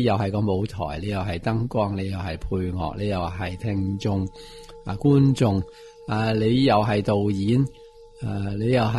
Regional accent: China; 我系男人啦，我系中国人咁样啦

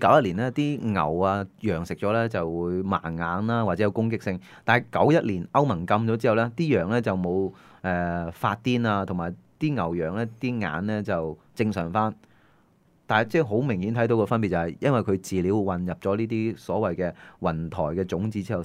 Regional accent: China; 好似我哋中國人一句説話，官商勾結係啦

